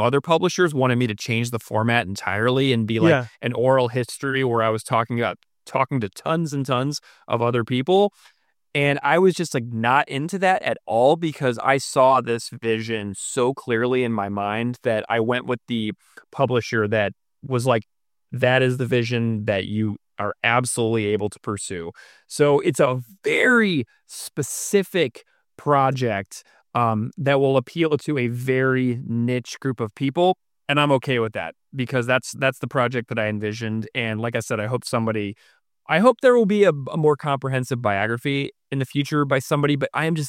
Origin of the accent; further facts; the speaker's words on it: St. Louis, Missouri, United States; And I'm from St. Louis originally, which is another mid-sized city.